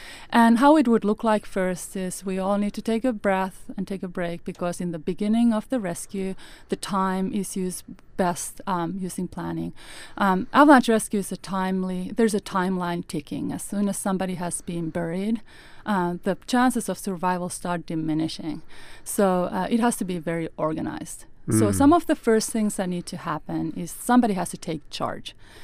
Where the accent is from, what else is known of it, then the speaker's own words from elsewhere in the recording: Finland; now in Alaska, United States; Yes, I'm from Finland. And I've been on the snow all my life, but I'm here in Alaska